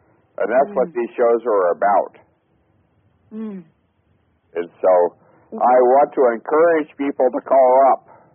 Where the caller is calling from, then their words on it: Melbourne Village, Florida, United States; I'm calling from Melbourne Village, Florida.